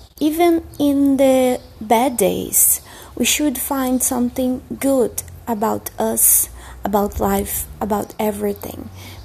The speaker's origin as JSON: {"language": "English", "country": "Brazil", "first_language": "Portuguese", "second_language": "English", "said": "I'm originally from Brazil, so forgive my accent."}